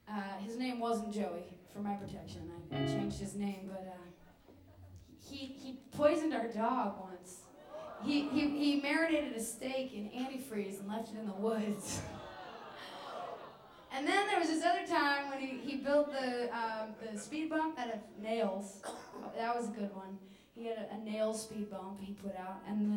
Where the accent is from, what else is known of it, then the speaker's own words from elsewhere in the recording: Vermont, United States; See, we're from Vermont.